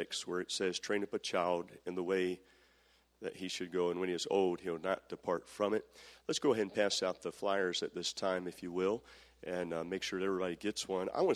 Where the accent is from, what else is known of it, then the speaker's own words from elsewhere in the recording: Northeast, United States; And I grew up in the Northeast, and so I had my own little wooden sled.